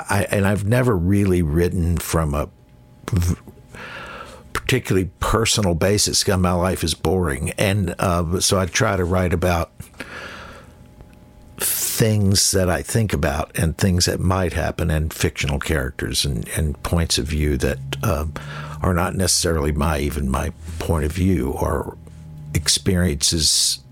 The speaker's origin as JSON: {"language": "English", "region": "the South", "country": "United States", "tie": "born or raised there", "said": "Growing up in the South, you were exposed to more R&B and country than a lot of kids were, like in Chicago."}